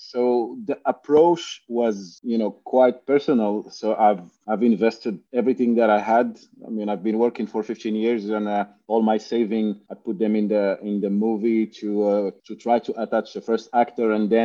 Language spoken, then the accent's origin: English; Morocco; English is a second language; I grew up in Morocco. I'm Moroccan and I've been doing this my entire life.